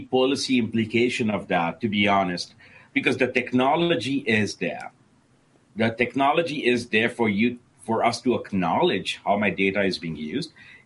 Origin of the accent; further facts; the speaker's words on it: Midwest, United States; I'm from the Midwest. I stay close to Notre Dame.